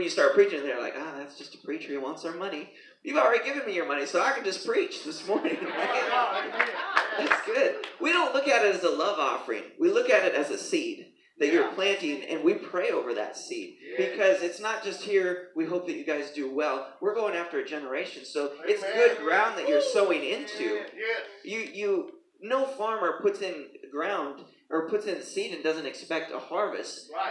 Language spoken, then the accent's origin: English; Minneapolis, Minnesota, United States; now in Nashville, United States; I'm from Minneapolis originally, and then moved down to Nashville, Tennessee. God saved me and moved me from the cold down to where it's a little bit warmer.